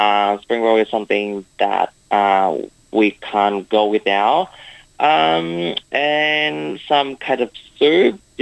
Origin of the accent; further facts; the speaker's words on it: Vietnam; now in Australia; I'm from Vietnam. I'm currently a fourth year student at the University of Wollongong